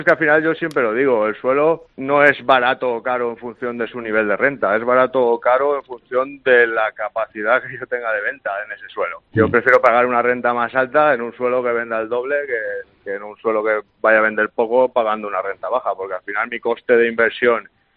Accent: Valencia, Valencian Community, Spain; de Valencia. No tenemos fallas este año, pero somos de Valencia.

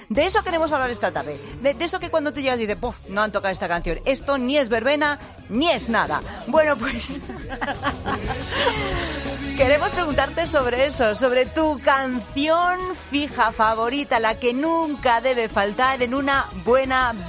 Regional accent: Castile and León, Spain; a mi pueblo en Zamora

